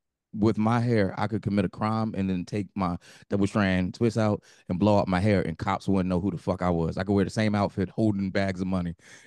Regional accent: New Jersey, United States; I'm from New Jersey. I understand this.

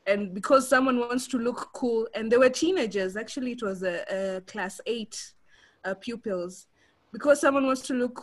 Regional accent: Botswana; moved away as an adult; now in Kenya; I didn't grow up in Kenya, actually. I grew up in Botswana. That's where my dad worked. So the whole family relocated there. And then after high school, I came to Kenya to do my undergraduate.

